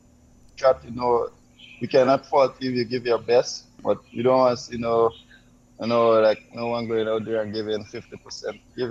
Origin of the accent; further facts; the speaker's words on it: New Amsterdam, East Berbice-Corentyne, Guyana; I'm actually from New Amsterdam.